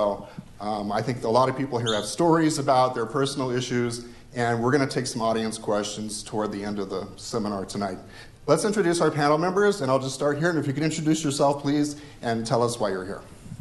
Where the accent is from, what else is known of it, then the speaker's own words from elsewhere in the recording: Phoenix, Arizona, United States; And when I was growing up, I grew up in Phoenix, and my dad was a rancher.